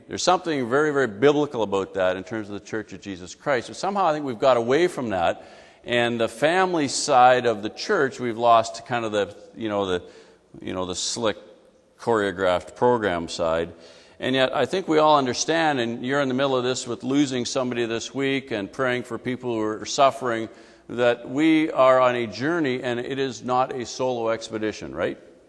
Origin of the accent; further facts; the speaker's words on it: Alberta, Canada; now in Saskatoon, Canada; and I'm from Alberta. I was 9 years in Alberta, and Saskatoon is really not a whole lot different.